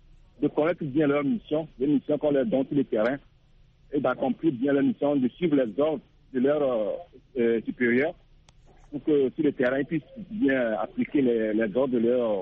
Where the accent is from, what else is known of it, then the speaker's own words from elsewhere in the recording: Togo; Je suis du Togo, pas du Bénin.